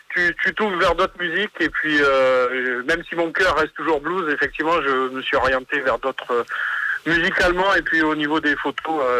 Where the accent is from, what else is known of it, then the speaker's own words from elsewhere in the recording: Provence-Alpes-Côte d'Azur, France; moi, je viens du Sud, je suis de la région marseillaise.